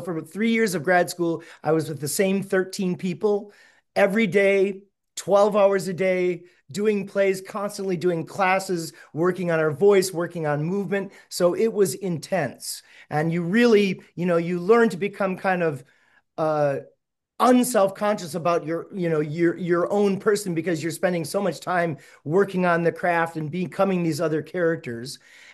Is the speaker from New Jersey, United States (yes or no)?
no; Wisconsin, United States; I come from Wisconsin. My dad was an electrician, very blue collar.